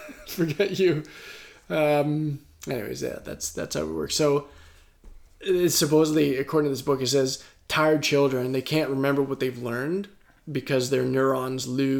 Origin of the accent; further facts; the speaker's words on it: Canada; we are Canadian overall here. So I'm going to say grade one a lot more than first grade